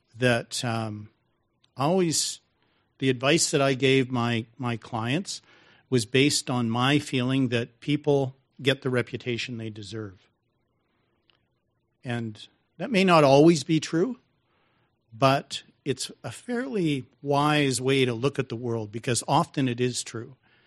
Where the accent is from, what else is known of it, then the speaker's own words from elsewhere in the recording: Calgary, Alberta, Canada; I grew up in Calgary, in this part of Calgary that's kind of on the wrong side of the tracks. It's called Bonass.